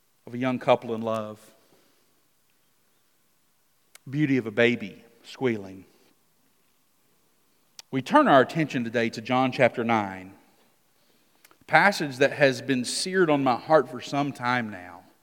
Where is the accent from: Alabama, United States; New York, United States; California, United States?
Alabama, United States; I grew up in Lower Alabama.